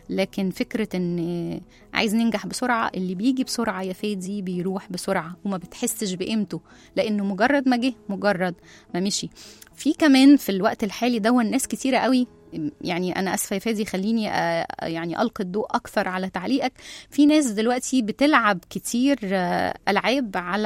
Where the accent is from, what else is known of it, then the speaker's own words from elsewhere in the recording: Egypt; إحنا كمجتمع مصري قريبين قوي من ربنا